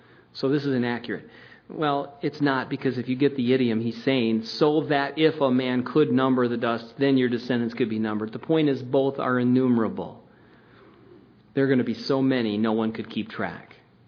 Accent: Michigan, United States; now in New Jersey, United States; First, Michigan, I thought I'd go back to my hometown.

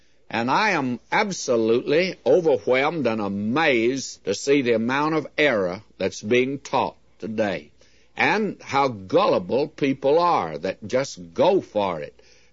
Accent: Southern United States, United States; because I was brought up in the South.

